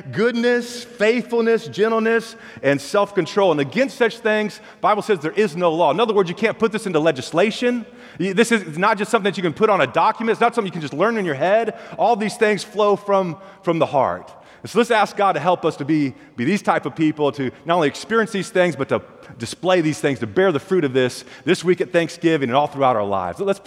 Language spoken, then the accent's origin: English; San Jose, California, United States; One, I'm from San Jose, California